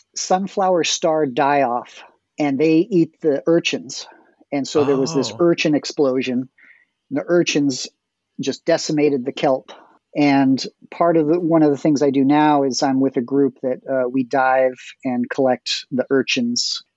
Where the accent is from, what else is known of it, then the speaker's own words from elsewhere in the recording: Bodega Bay, California, United States; I grew up in Bodega Bay. That's where I spent most of my childhood.